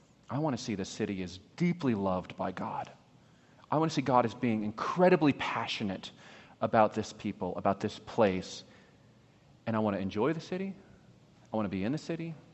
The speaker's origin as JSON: {"language": "English", "region": "New York", "country": "United States", "said": "You know, I come from New York, and, you know, this was very common."}